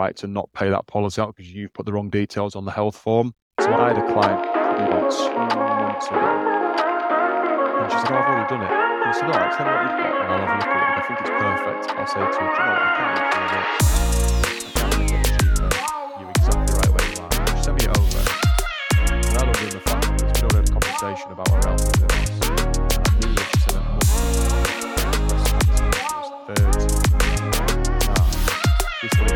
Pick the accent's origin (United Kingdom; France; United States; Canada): United Kingdom; Leeds, Yorkshire and the Humber; Like, we're growing up in Leeds now.